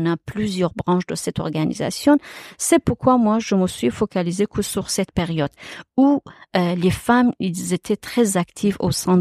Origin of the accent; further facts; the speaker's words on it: Iran; French is a second language; comme on est Kurde d'Iran